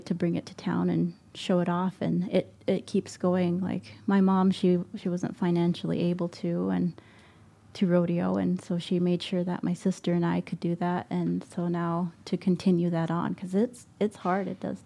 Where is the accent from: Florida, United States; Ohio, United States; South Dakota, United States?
South Dakota, United States; In South Dakota, I've grown up on a horse.